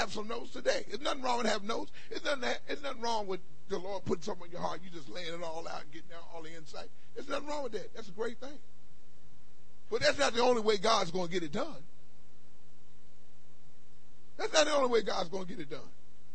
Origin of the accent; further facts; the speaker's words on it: Philadelphia, Pennsylvania, United States; now I come from Philadelphia.